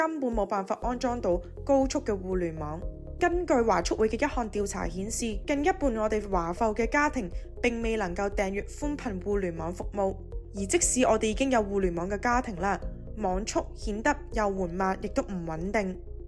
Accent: Hong Kong; 虽然咧，我年纪都有翻咁上下啦，但系咧，我记得以前细个读书嘅时候咧，特别我因为我喺香港长大啦，咁英语都唔系我个母语啦

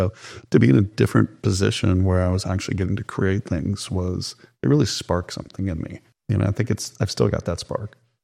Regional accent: East Coast, United States; So I grew up on the East Coast, and we used to catch spinner sharks

